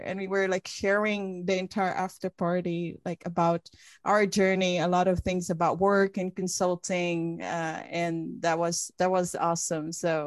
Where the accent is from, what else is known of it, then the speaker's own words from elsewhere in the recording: Sweden; So I'm the one from Sweden.